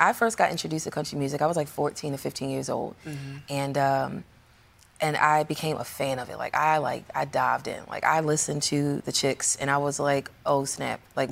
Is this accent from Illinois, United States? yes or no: no; Baltimore, Maryland, United States; I'm also black. I'm from Baltimore. You know, my grandparents are from the South, but my family moved to Baltimore.